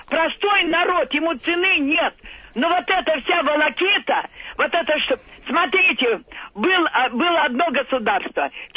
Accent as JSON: {"language": "Russian", "region": "Moscow", "country": "Russia", "said": "Да, я из Москвы."}